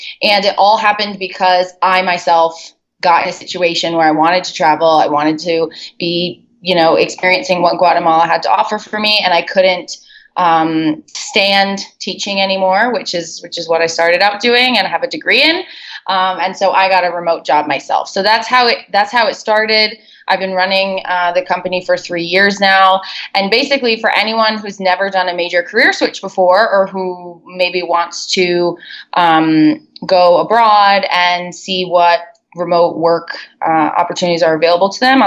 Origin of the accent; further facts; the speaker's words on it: Connecticut, United States; moved away; I'm originally from Connecticut. If anyone is listening that's from New England, shout out to you.